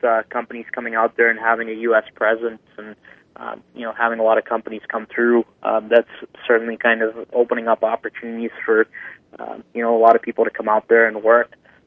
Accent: India; I know it's kind of, pathetic being Indian that I don't know

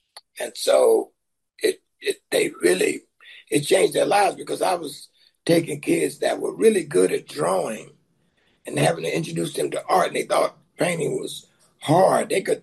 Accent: Dallas, Texas, United States; So, you growing up in Dallas at the time in the 70s, if you made $500 a month, that was a good salary.

